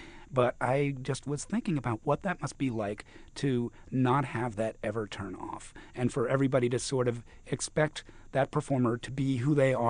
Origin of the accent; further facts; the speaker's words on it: New York, United States; And, you know, being a New Yorker, you grant them their privacy and you go on their way.